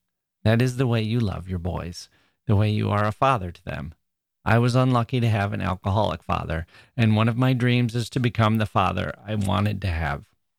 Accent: Greece; English is a second language; moved away as an adult; now in Netherlands; I come from Greece, and this year I'm doing my master's in the Netherlands.

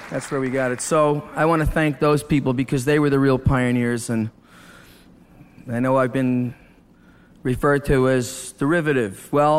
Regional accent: Levittown, New York, United States; Now, I grew up in Levittown, okay? Now, not exactly the epicenter of soul in America, you know?

